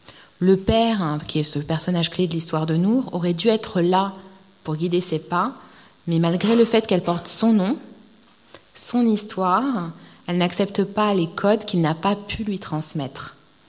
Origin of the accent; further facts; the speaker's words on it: France; comme j'ai grandi en France